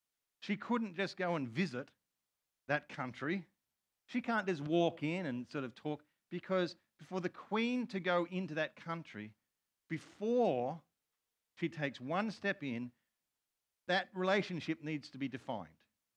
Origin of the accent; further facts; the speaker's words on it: Australia; And therefore, as an Australian overseas, something happens to me, I can appeal to an embassy